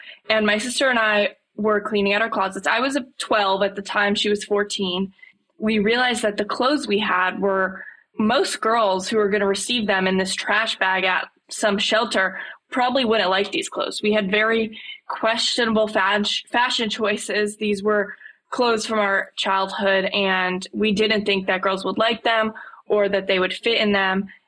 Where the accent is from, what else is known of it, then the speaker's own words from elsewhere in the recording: Los Angeles, California, United States; I'm one of the co-founders of She Styles. I'm 17 years old. I'm from Los Angeles, California, and I go to Brentwood School.